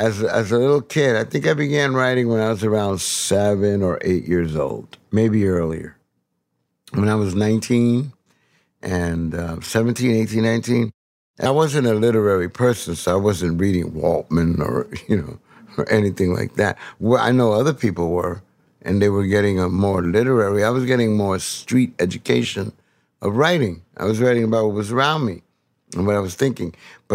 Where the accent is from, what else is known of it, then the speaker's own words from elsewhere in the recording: New York City, New York, United States; born there; I came to New York City in my mom's vientre in January of 1950 from Puerto Rico. And I was born in June. I like that because to me that makes me quintessential Puerto Rican.